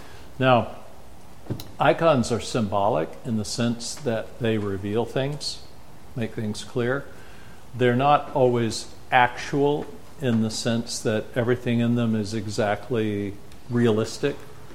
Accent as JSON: {"language": "English", "region": "Oklahoma", "country": "United States", "tie": "born or raised there", "said": "I grew up in Oklahoma, and one of the things we loved to do was to sleep out under the stars, particularly during hay season"}